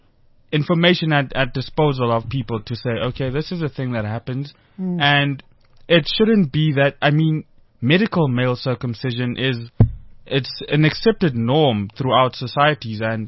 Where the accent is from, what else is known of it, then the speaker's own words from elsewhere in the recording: South Africa; find out myself being a South African.